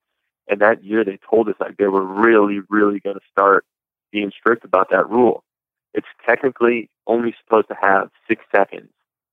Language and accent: English; St. Louis, Missouri, United States; I'm from St. Louis, and, you know, it'd be a lifelong dream to be able to play my professional sport in front of my hometown.